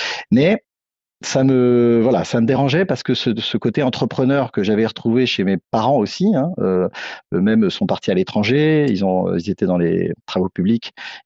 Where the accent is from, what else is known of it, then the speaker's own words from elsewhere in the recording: Compiègne, Hauts-de-France, France; born there; je suis né à Compiègne